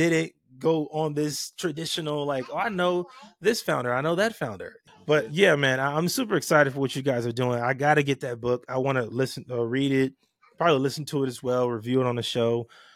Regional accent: Compton, California, United States; I'm from Compton, California. I didn't grow up in the best environment, mm-hmm. right?

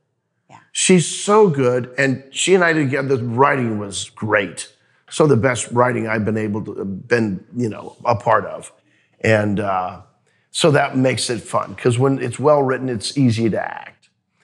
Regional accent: Missouri, United States; Now, I grew up in, central Missouri, so I didn't grow up eating Kansas City barb

